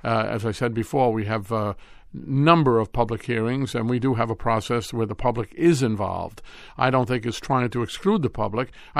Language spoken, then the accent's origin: English; Brooklyn, New York, United States; I grew up in Park Slope, Brooklyn.